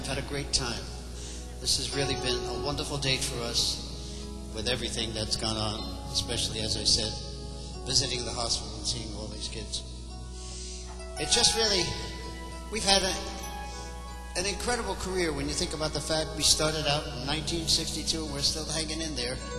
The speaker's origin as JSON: {"language": "English", "town": "Newark", "region": "New Jersey", "country": "United States", "tie": "born or raised there", "said": "I grew up in Newark, New Jersey. Yeah. I lived in the projects"}